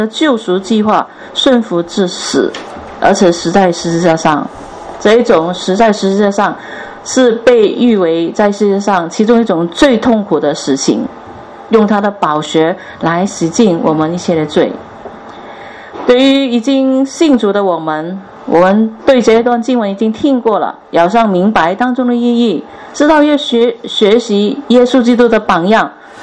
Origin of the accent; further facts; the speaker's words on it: Guangdong, China; 好像我们广东人很喜欢讲一句，食盐多过你食米